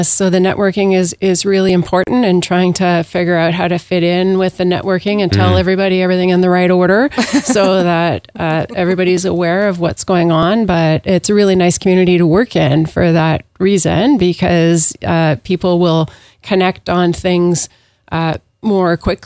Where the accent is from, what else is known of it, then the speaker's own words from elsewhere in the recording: Edmonton, Alberta, Canada; born there; also born or lived in Toronto / Montreal / Moncton; So I've lived all across the country. I was born in Edmonton. Didn't spend that much time there before I moved more easterly. Had a number of stops, including Toronto, Montreal, Moncton, and then back through a bunch of Ontario towns, and then back west